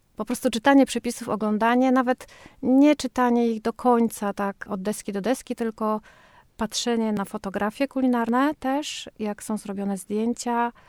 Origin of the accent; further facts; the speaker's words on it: Rągowo, Warmian-Masurian Voivodeship, Poland; Moje życie do podstawówki toczyło się właśnie na łonie pól. Mieszkałam na Mazurach, urodziłam się w Rągowie